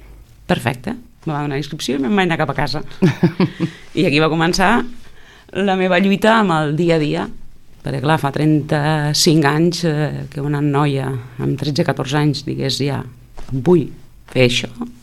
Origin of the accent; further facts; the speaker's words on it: L'Hospitalet de l'Infant, Catalonia, Spain; born there; jo he nascut a l'Hospitalet de l'Infant, des de ben petita doncs tinc la sang que és sal.